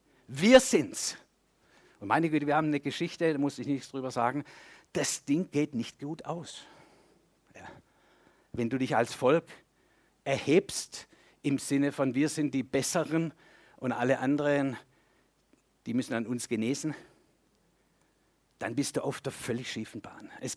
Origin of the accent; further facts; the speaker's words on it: Germany; Und da sind wir Deutsche sehr anfällig geworden.